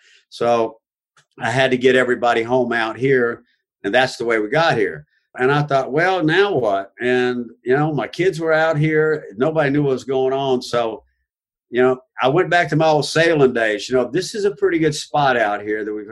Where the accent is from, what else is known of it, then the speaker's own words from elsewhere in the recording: Gulf Coast, United States; as a child growing up on the Gulf Coast, I was a beach boy and I loved going back there.